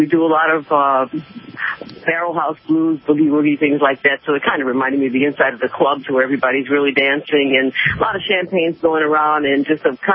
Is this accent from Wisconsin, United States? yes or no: no; New Orleans, Louisiana, United States; now in Florida, United States; I'm born and raised in New Orleans, yes, and I kind of carry that around with me wherever I go.